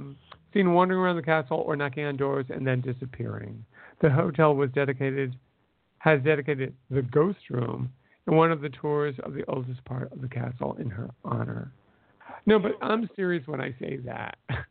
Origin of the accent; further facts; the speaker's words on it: New England, United States; Again, we are from New England, so it's kind of a big thing here